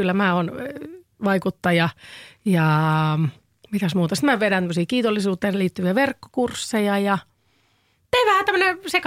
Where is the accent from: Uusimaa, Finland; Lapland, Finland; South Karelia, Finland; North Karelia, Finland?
Uusimaa, Finland; Helsinki; on 43-vuotias perheenäiti Helsingistä. Mä oon syntyperäinen helsinkiläinen ja 2 lapsen äiti naimisissa.